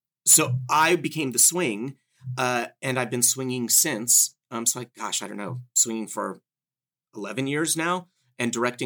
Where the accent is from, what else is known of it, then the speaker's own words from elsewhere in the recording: California, United States; I grew up in Southern California.